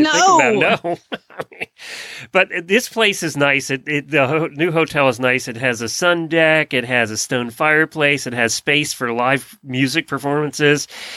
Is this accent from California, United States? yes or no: no; Lancaster County, Pennsylvania, United States; I grew up in Lancaster County.